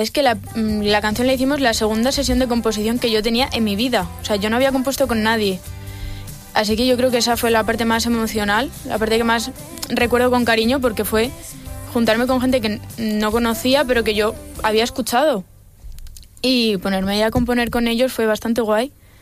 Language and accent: Spanish; Alicante, Valencian Community, Spain; Que como vengo de Alicante, que está el aire húmedo, ahora llego a Madrid y se me seca la boca.